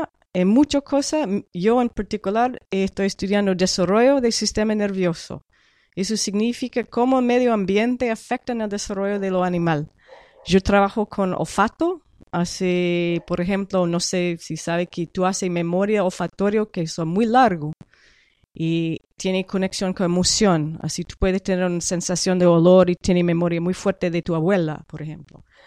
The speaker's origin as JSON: {"language": "Spanish", "region": "New York", "country": "United States", "tie": "born or raised there", "second_language": "Spanish", "lives_now": "Valparaíso, Chile", "said": "Yo soy de estado de Nueva York, en Estados Unidos, y yo nací en el norte, cerca de Canadá, en los campos. Yo soy de los campos"}